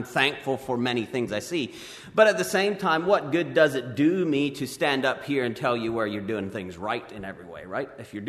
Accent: Kentucky, United States; okay, so where are you from? Just to make small talk, I said, Kentucky.

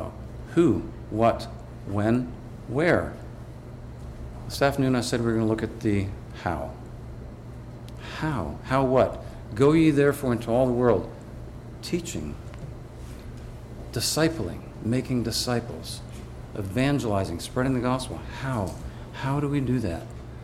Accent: New York, United States; I grew up in New York State, so I grew up with that, and it's just a time of year that we look forward to for several reasons.

